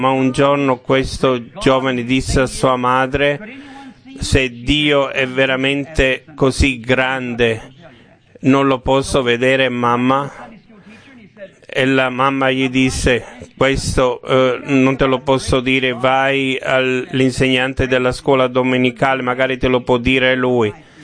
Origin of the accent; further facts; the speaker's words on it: Kentucky, United States; Italian is a second language; also born or lived in Indiana; Io vivevo in Indiana, ma sono nato a Kentucky. Era vicino al fiume Ohio e lì ho passato tanto tempo.